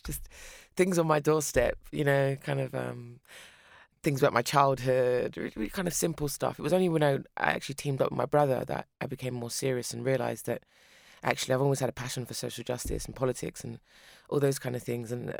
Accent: Nigeria; I mean, Liberia, and I'm from Nigeria

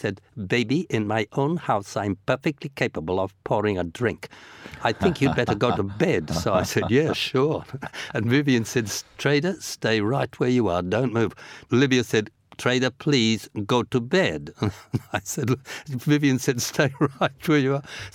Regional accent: Australia; Well, I didn't, you see. Being an Aussie, I kept never shut my mouth.

